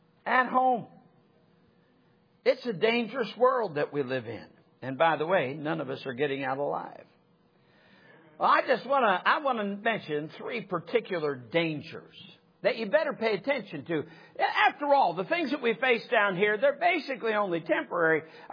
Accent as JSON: {"language": "English", "region": "Michigan", "country": "United States", "said": "I mean, I'm from Michigan. That's silly."}